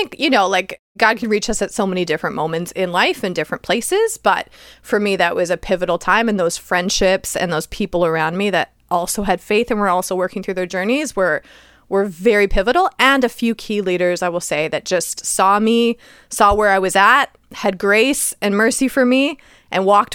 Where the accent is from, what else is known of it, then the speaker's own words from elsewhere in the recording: Saskatchewan, Canada; now in Toronto, Canada; I am from Saskatchewan. And it starts this great conversation, but very proud to be from the prairies, for sure.